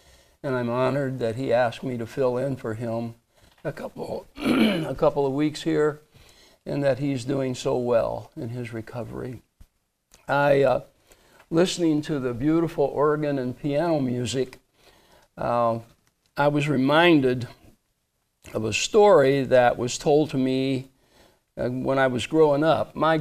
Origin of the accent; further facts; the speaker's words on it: Illinois, United States; So little town near where I grew up over in White County, Norris City